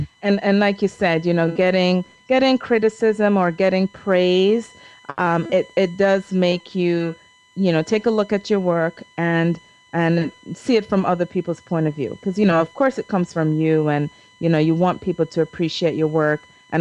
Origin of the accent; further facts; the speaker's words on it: Jamaica; And I remember, you know, growing up in Jamaica